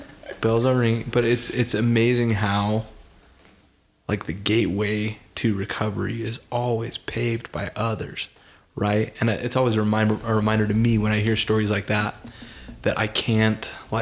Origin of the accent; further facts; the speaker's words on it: North Ogden, Utah, United States; I am from North Ogden.